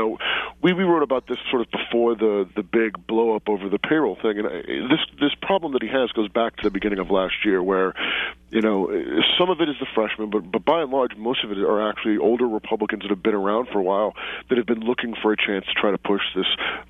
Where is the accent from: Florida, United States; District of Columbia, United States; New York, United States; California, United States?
District of Columbia, United States; Washington; From D.C. I'm